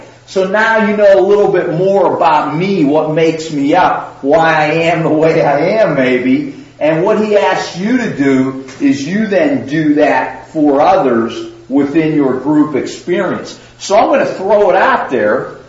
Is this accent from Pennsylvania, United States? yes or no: yes; Pittsburgh, Pennsylvania, United States; You ask people where they grew up, like I grew up in Pittsburgh, you guys all know that.